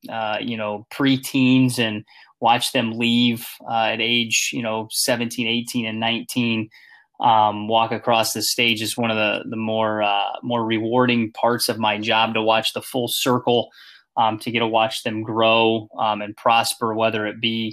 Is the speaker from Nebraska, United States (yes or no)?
yes; Omaha, Nebraska, United States; Born and raised in Omaha, Nebraska. Went to the University of Nebraska at Omaha.